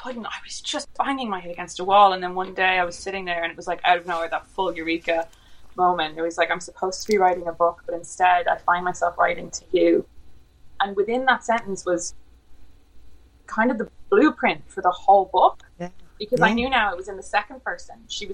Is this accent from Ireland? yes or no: yes; Ireland; moved away as an adult; now in London, United Kingdom; Like, even if you're moving, like when I moved from Ireland to London, it was this huge opportunity.